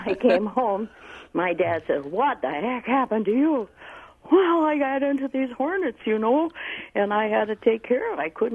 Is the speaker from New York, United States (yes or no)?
no; Edgar, Wisconsin, United States; now in Grafton, United States; I grew up in Marathon County out in Edgar, out in the country.